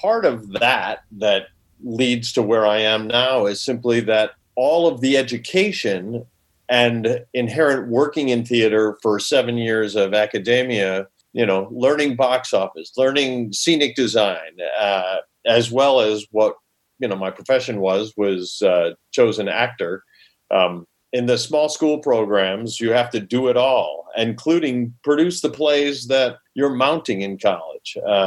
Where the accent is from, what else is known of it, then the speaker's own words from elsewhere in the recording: Rochester, New York, United States; I'll skip the formative years growing up in Rochester, New York, and jump to the more professional years.